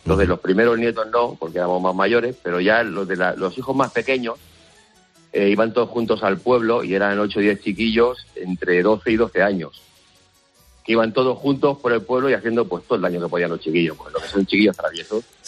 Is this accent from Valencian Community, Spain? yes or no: no; Tiries, Castilla-La Mancha, Spain; mi pueblo es un pueblo, que bueno, no es un pueblo, no somos ni pueblo, somos una pedanía, uh-huh. Tiries, en la provincia de Albacete.